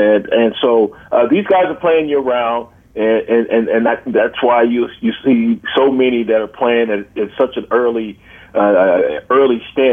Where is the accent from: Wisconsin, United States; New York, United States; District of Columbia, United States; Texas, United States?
Texas, United States; And when I was growing up in West Texas, UIL wouldn't allow us to take part in football camps.